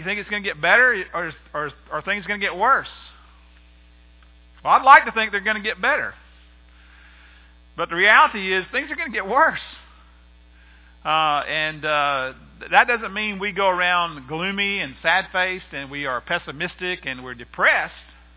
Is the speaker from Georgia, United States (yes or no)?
yes; Americus, Georgia, United States; I remember even as a small kid, I was from Americus, and so we thought Jimmy Carter, we met Jimmy Carter, we knew Jimmy Carter